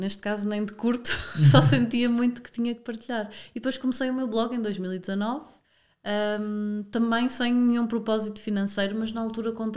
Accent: Porto, Norte, Portugal; Então comecei a perceber que no Porto, eu sou do Porto

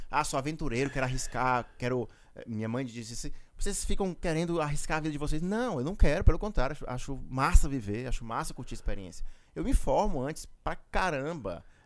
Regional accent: Ceará, Brazil; Eu sempre disse o seguinte, nós somos cearenses, brasileiros, somos sobreviventes.

